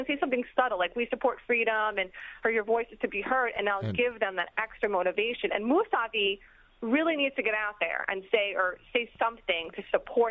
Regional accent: United States; I grew up in the States, but I'm 28 years old, and I've been to Iran several times.

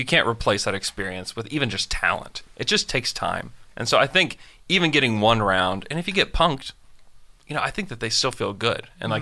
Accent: Oklahoma, United States; I'm from Oklahoma.

